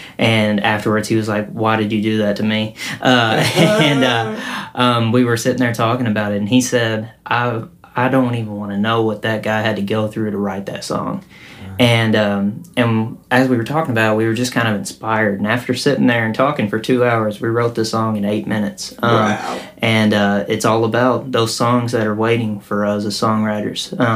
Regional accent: Paducah, Kentucky, United States; I had some great musicians on it from Paducah, Kentucky, my hometown, and got to pull in some hometown folks.

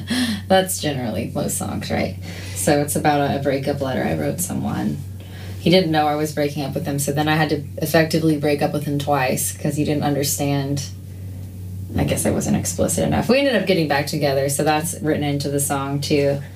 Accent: Tulsa, Oklahoma, United States; I recorded it all in Tulsa, Oklahoma, which is my hometown

